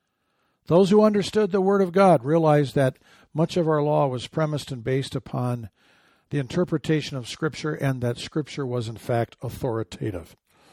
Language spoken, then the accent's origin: English; Michigan, United States; I love his speech the other night in Macomb County, Michigan, my home state.